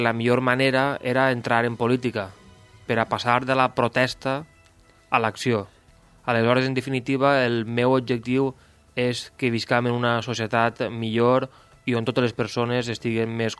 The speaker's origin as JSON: {"language": "Catalan", "town": "Tavernes de la Valldigna", "region": "Valencian Community", "country": "Spain", "tie": "born or raised there", "said": "soc alcalde del meu poble, soc alcalde de Tavernes de la Valldigna."}